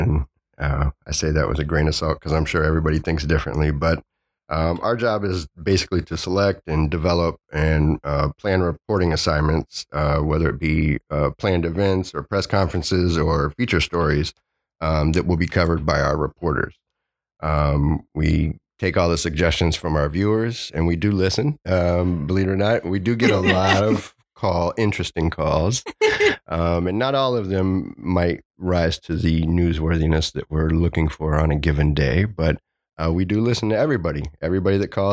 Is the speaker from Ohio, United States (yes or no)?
yes; Ohio, United States; now in Tampa Bay, United States; I'm a transplant from Ohio. Got tired of the snow and cold and decided to come south for the winter